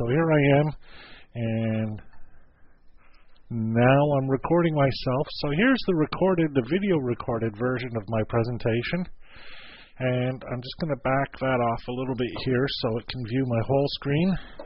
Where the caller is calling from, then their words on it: Moncton, New Brunswick, Canada; I'm online from Moncton, New Brunswick, Canada